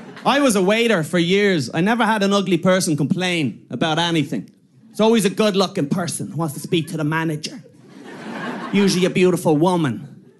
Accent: Ireland; I'm from Ireland, okay?

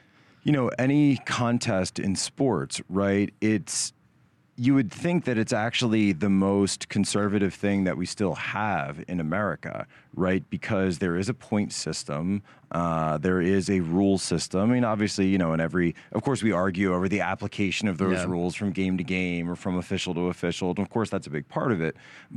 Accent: Philadelphia, Pennsylvania, United States; I'm from the Philadelphia area, so Eagles culture is everywhere.

